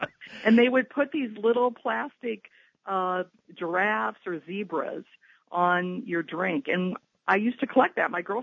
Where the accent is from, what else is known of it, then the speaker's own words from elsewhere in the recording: Burlington, Iowa, United States; I grew up in Burlington, born in 1958